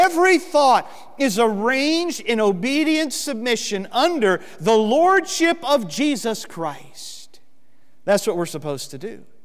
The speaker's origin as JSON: {"language": "English", "region": "Florida", "country": "United States", "tie": "born or raised there", "said": "So as a little boy growing up in Central Florida, I had a lot of up-close and personal experience with cockroaches."}